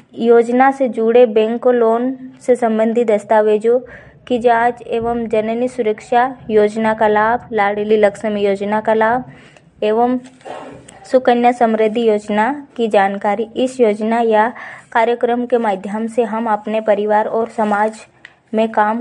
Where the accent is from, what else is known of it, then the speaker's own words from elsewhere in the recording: Pati, Madhya Pradesh, India; मैं बड़वानी जिले के पाटी तहसील की निवासी हूँ।